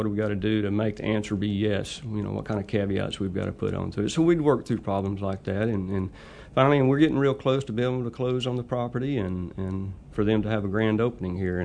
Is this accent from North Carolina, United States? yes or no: no; Bryan, Texas, United States; I'm from Bryan. Graduated Bryan High in 1980.